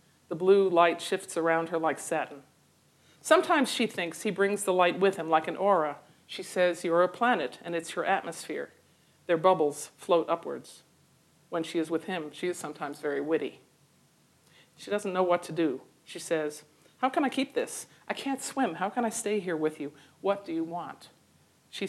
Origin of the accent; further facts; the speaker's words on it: United States; I always said if I were French, it would be my novel. Since I'm an American, it's a poem